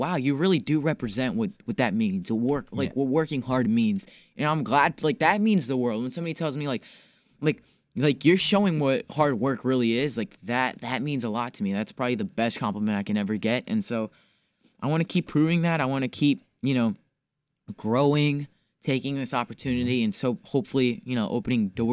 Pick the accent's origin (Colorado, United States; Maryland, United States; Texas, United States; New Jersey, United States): Maryland, United States; Clarksburg; Dude, I'm a small town kid from Maryland. I'm from Clarksburg, Maryland.